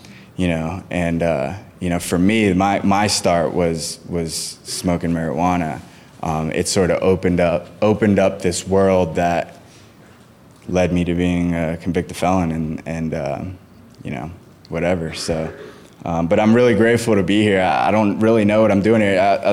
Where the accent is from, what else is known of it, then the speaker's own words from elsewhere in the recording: McLean, Virginia, United States; But you know, I would have never gone from growing up in McLean and playing sports and doing all the things that I was to injecting heroin.